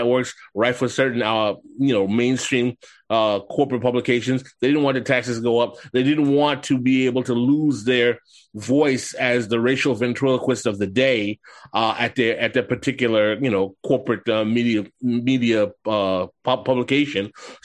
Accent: New York, United States; I'm old enough to remember that growing up in New York in an African-American community, that not too many black folk in that area really talked about Juneteenth at all.

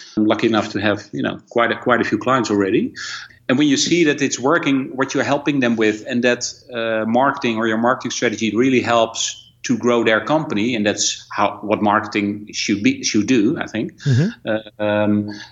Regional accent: Netherlands; first language Dutch; English is a second language; also born or lived in Hong Kong; get a lot of times, being Dutch.

